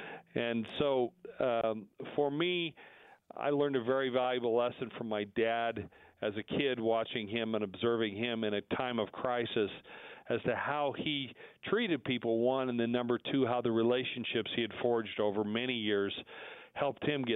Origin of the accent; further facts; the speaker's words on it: Montana, United States; Yeah, like I said, I grew up in Montana, and my father was a World War II veteran and started working at a sawmill in Montana